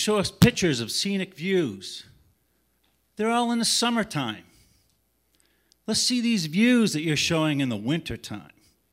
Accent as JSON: {"language": "English", "town": "North Stratford", "region": "New Hampshire", "country": "United States", "said": "I'm from North Stratford, New Hampshire"}